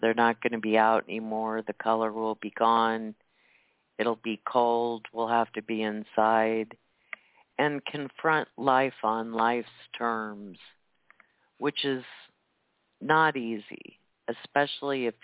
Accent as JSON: {"language": "English", "region": "Midwest", "country": "United States", "said": "Now, I said I'm from Middle America"}